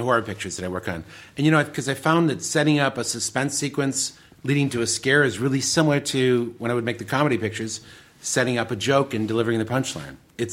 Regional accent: Detroit, Michigan, United States; also born or lived in Royal Oak; Well, I was born in Royal Oak, but I lived in the city of Detroit proper.

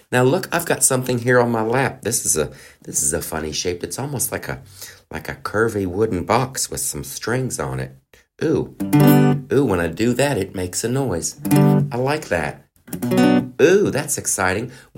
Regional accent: England, United Kingdom; I'm from England.

